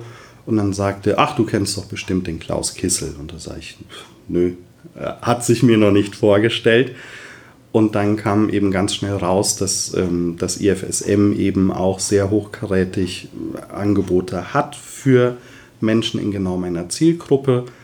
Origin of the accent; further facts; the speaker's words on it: Rhineland-Palatinate, Germany; Ich bin 43 Jahre alt, bin verheiratet, habe 2 Kinder, komme aus dem wunderschönen Westerwald, da wo auch das IFSM wohnt.